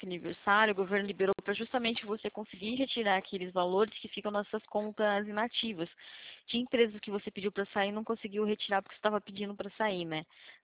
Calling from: Santa Gertrudes, São Paulo, Brazil; Eu falo do interior aqui de São Paulo, perto de Campinas.

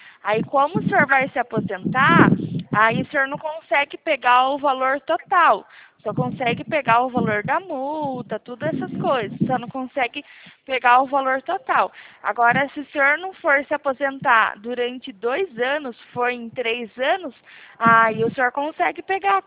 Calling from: Itapetininga, São Paulo, Brazil; Eu sou aqui de Itapetininga

